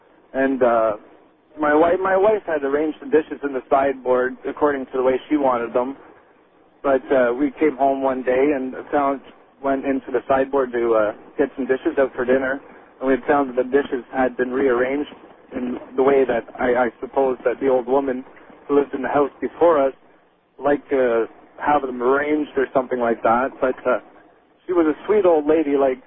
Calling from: Kingston, Ontario, Canada; I'm calling you from Kingston, Ontario, Canada.

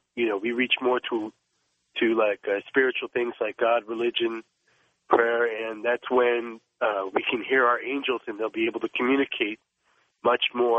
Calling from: Las Vegas, Nevada, United States; I'm calling from Las Vegas, Nevada.

